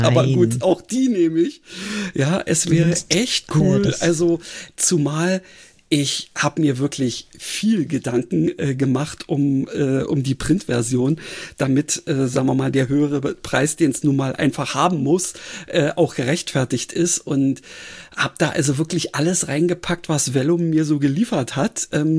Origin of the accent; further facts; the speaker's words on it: Berlin, Germany; Ich muss sagen, also ich bin ja Berliner.